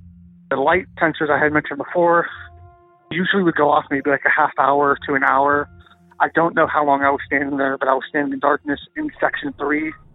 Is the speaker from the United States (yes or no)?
yes; Pennsylvania, United States; I want to stay anonymous for this. I will just say that I'm from Pennsylvania.